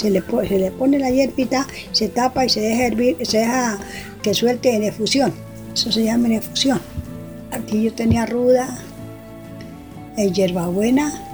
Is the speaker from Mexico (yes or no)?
no; La Vega, Cundinamarca, Colombia; born there; Nací en La Vega, Cundinamarca. Y mi acercamiento a las plantas fue porque pues, nosotros somos campesinos.